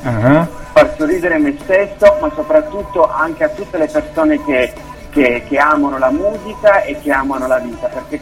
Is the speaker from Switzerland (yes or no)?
yes; Switzerland; sono italiano, anzi italianissimo, però giustamente nato e cresciuto in Svizzera, perciò italo-svizzero per me va assolutamente bene.